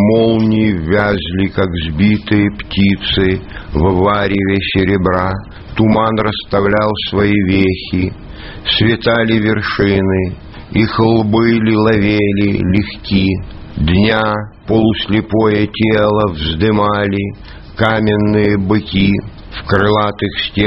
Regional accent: Ukraine; Люди моего возраста, а я с Украины, зная украинский язык, все более-менее овладевали польским.

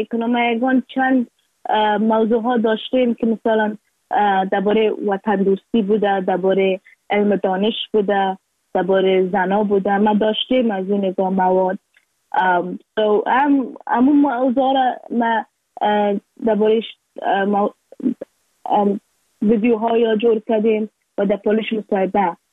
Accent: Afghanistan

